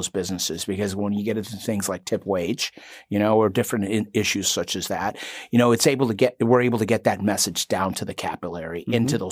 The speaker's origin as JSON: {"language": "English", "town": "Chicago", "region": "Illinois", "country": "United States", "tie": "born or raised there", "said": "You know, I grew up in Chicago. I've, you know, been a Chicago resident for the majority of my life."}